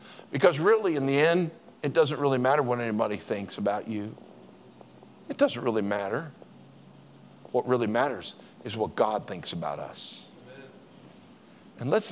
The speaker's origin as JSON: {"language": "English", "region": "Colorado", "country": "United States", "tie": "born or raised there", "said": "I grew up in Colorado."}